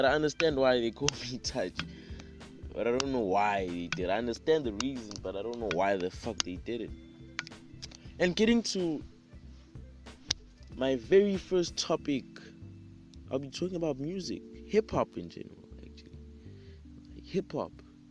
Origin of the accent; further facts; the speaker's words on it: South Africa; Because I am from South Africa, by the way. But I consider myself an American